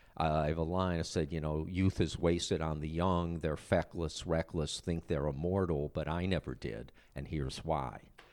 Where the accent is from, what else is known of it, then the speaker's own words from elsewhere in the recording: Cleveland, Ohio, United States; I'm originally from the Midwest, from Cleveland, Ohio, and I was back there this spring, and I did the show at a number of libraries there.